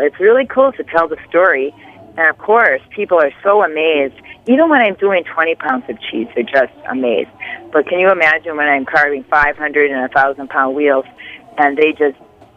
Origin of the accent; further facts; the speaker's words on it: Wisconsin, United States; Well, Ann, I'm from Wisconsin. I'm a cheesehead.